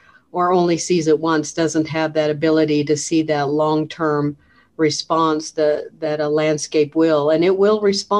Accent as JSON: {"language": "English", "region": "Wyoming", "country": "United States", "tie": "born or raised there", "lives_now": "Colorado, United States", "said": "It came from when we were growing up in Wyoming. We always had the large landscapes of sagebrush and grass."}